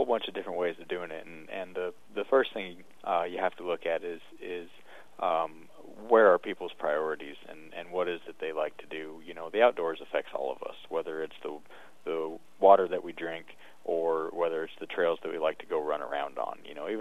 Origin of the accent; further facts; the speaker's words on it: Burlington, United States; I was born and raised here in Burlington, so this is ultimately kind of where my career hopes had always wanted to get me to.